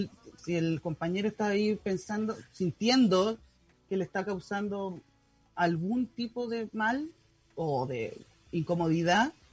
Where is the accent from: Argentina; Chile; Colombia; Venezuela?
Chile; Santiago, Santiago Metropolitan Region; porque yo soy de Santiago, pero me vine ahora arrancando de la pandemia donde mi mamá